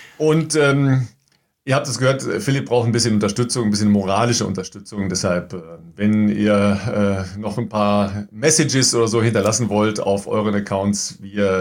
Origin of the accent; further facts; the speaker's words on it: North Rhine-Westphalia, Germany; Ich komme ja eigentlich aus dem Kreis Recklinghausen